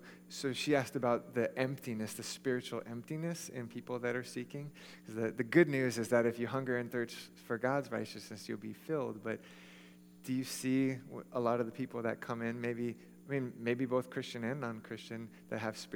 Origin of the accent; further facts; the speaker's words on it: Hawaii, United States; but I grew up in Hawaii, which everyone's like, yay, Hawaii, it's so awesome